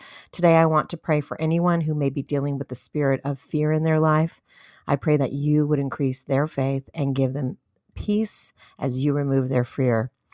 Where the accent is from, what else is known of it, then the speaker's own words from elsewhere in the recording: United States; reflect on being an American